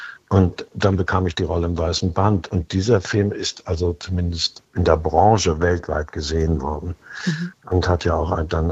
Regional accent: Kiel, Schleswig-Holstein, Germany; Wenn ich an Kiel, wenn ich an Schleswig-Holstein denke, das ist meine Heimat

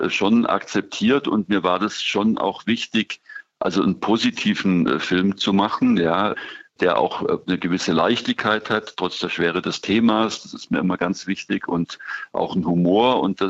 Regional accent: Baden-Württemberg, Germany; in einer ländlichen oder kleinstädtischen Gegend in Oberschwaben

